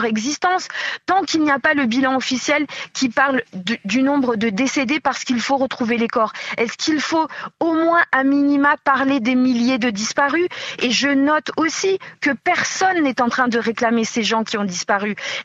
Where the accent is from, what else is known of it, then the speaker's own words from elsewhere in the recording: Mayotte, France; Mayotte est comorienne, ce qui est faux. On a voté pour rester français, on est français depuis 1841.